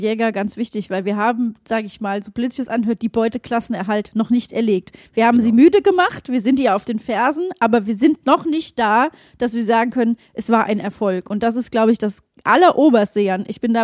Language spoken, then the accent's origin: German; Rhineland, Germany; so leid mir das auch als Rheinländerin für den ersten FC Köln tut.